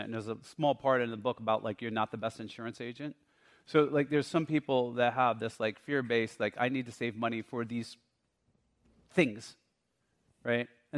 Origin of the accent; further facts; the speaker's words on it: East Coast, United States; I grew up on the East Coast, driving up here.